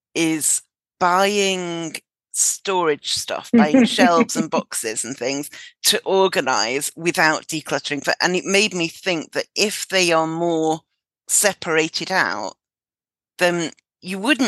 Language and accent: English; United Kingdom; As a Brit, I am contractually obliged to talk about the weather